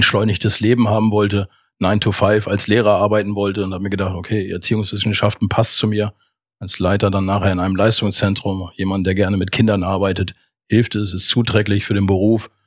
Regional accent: Osnabrück, Lower Saxony, Germany; born there; now in Bremen, Germany; Jetzt ist Bremen mein Zuhause und ja, dieses kleine, beschauliche Osnabrück in der Nähe von Ibbenbüren ist dann ja dann der Geburtsort, an dem ich zur Welt gekommen bin, aber an dem ich nie gelebt habe und einfach nur das Licht der Welt erblickt habe und Osnabrücker bin.

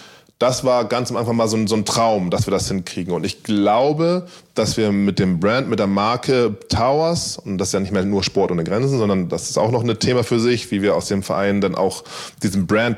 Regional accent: Hamburg, Germany; Wir sind in Hamburg aufgewachsen.

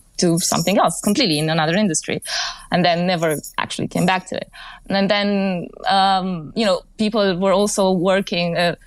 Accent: Romania; I mean, I'm from Romania, but I think I can speak for the region a bit.

